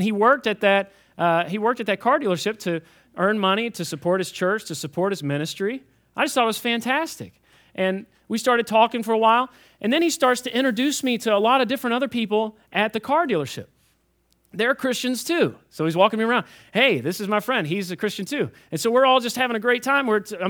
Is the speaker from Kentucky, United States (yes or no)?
yes; Kentucky, United States; I'm from Kentucky, and I know that we don't know any other languages.